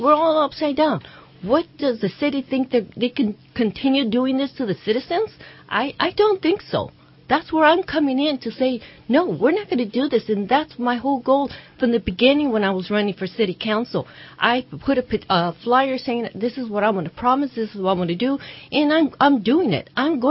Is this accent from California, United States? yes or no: no; New Mexico, United States; born there; I'm not from the Philippines. I was born in New Mexico.